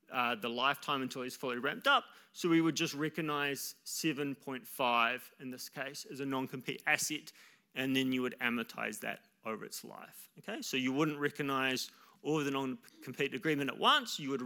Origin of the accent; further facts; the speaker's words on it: New Zealand; I promise you, it's not because I'm a New Zealander for once.